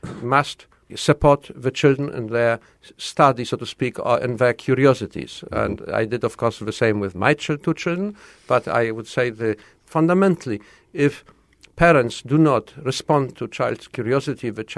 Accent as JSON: {"language": "English", "town": "Krakow", "region": "Lesser Poland", "country": "Poland", "tie": "born or raised there", "second_language": "English", "said": "I was born in Poland, in the south of Poland, in Krakow, in an environment which was in ruins after the Second World War"}